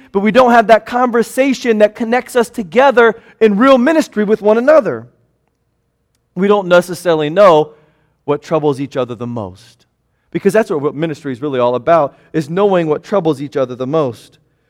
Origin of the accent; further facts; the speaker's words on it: Newton, Kansas, United States; During a recent visit to my hometown in Newton, Kansas, I picked up one of the local copies of the Newton Kansan.